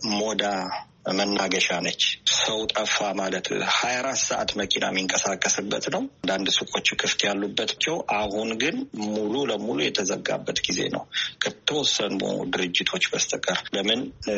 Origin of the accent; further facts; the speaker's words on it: Jimma, Oromia, Ethiopia; moved away as an adult; now in Milan, Italy; አማርኛ የለመድኩት እንግዲህ የተወለድኩት በኢትዮጵያ ጅማ ከተማ ላይ ነው። እዛ ተወልጄ ነው ያደግኩት። እስከ 22 ዓመት አካባቢ እዛ ኖር ያለሁኝ። ከዚያ በኋላ ነው እንግዲህ ወደዚህ በሚሊተሪ ሰርቪስ የመጣሁት።